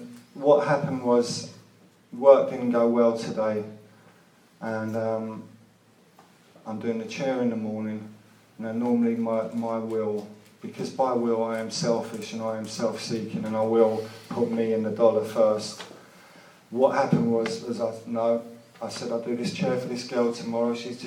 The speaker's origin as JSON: {"language": "English", "region": "London", "country": "United Kingdom", "tie": "born there", "said": "I was born in Duquesne Road Hospital"}